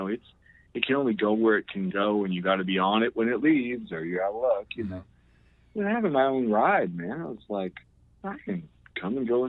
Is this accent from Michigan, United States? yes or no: yes; Detroit, Michigan, United States; But I knew it from growing up in Detroit.